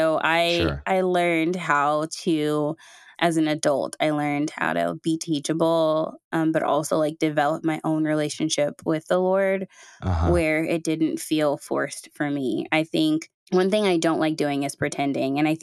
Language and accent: English; Houston, Texas, United States; also born or lived in Chicago / Dallas; I grew up in between Chicago, where I was born, and then I moved to Texas when I was about 6 years old, to Dallas, Texas.